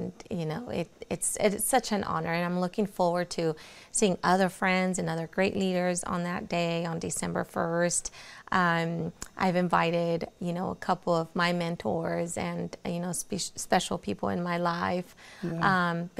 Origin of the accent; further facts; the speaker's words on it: Lindsay, California, United States; English is a second language; also born or lived in Guadalajara, Mexico; my accent and, not English, not being my primary language. I was born in Mexico, in Guadalajara, Jalisco. And parents brought me here when I was 5 years old. Grew up in Porterville in Lindsay, California.